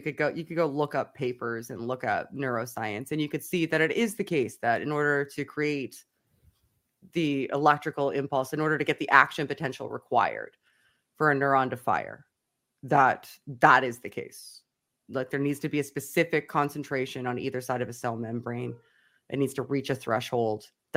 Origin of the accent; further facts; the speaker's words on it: Canada; I'm Canadian.